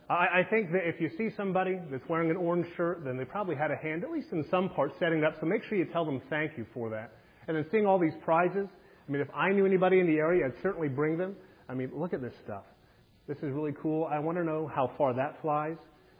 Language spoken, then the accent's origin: English; Ogallala, Nebraska, United States; As Brother Eric said, I'm from Ogallala, Nebraska.